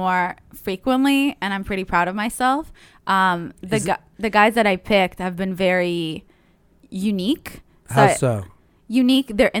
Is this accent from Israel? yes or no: yes; Israel; But I grew up in Israel, so it was really hot.